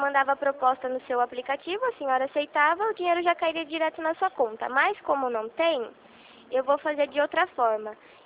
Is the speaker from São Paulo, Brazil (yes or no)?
yes; São Paulo, Brazil; eu sou do interior de São Paulo.